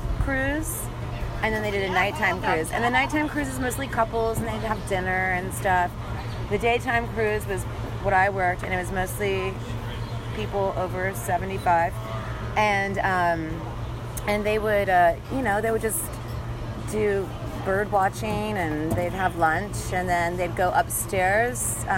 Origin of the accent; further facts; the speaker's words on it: Florida, United States; also born or lived in Atlanta / Denver; now in Austin, United States; no, I moved here from Florida originally about 11 years ago.